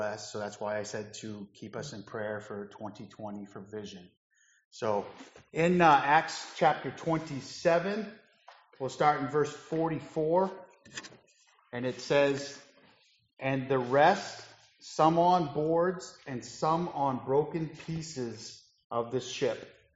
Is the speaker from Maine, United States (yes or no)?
yes; Lisbon, Maine, United States; also born or lived in Indiana; I originally from Lisbon. I was born in Indiana, but my dad was stationed in Brunswick, a flight engineer for the Navy. And we grew up in Lisbon the whole time.